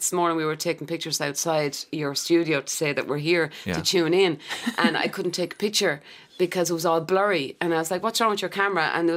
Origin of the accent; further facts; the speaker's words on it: Ireland; That's because we're Irish. That's why we are the way we are.